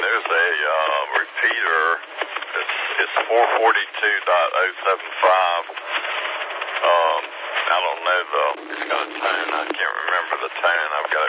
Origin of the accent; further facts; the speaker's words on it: Greenville, South Carolina, United States; also born or lived in Charleston; I was born and raised in Greenville, and my wife was too, and we've lived here all our lives except for 2.5 years. We lived in Charleston on James Island